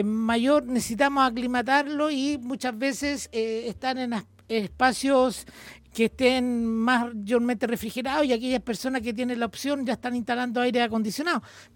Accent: Catemo, Valparaíso, Chile; Por ejemplo, en Yayay, yo soy de Catemo

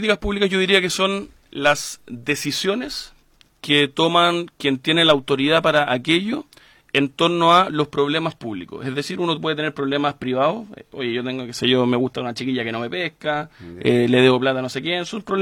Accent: Viña del Mar, Valparaíso, Chile; porque dije soy viñamarino

